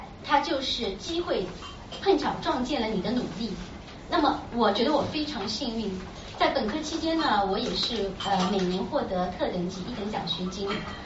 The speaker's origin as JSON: {"language": "Chinese", "town": "Wuzhong", "region": "Jiangsu", "country": "China", "tie": "born or raised there", "said": "我们吴中的灵山秀水孕育了我们，那么悠久的历史文化底蕴呢，熏陶了我们一代又一代的学子。我记得我们的校歌唱到，就是木渎中学是我的母校"}